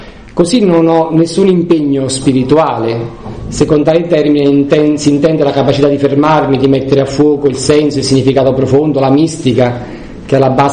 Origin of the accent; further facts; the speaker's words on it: Salerno, Campania, Italy; sono campano, vengo da Salerno, sono sposato con due figli